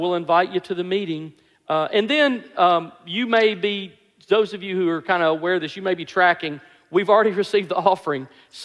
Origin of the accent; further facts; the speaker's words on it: Alabama, United States; because we're from Alabama, you know